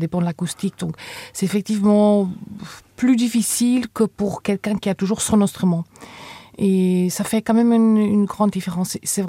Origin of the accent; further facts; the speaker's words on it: Cape Town, Western Cape, South Africa; now in France; Oui, je suis de Cape Town en Afrique du Sud et je suis arrivée en France en 89.